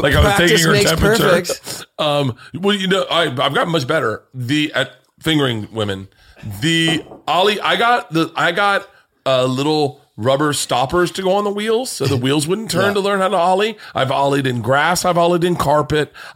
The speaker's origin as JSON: {"language": "English", "town": "Tampa", "region": "Florida", "country": "United States", "said": "you know, I came from Tampa and we weren't very diverse. I mean, as diverse as Tampa is, it was predominantly Cuban and white. And then there were pockets of things, but mostly everyone I grew up with was Cuban or white."}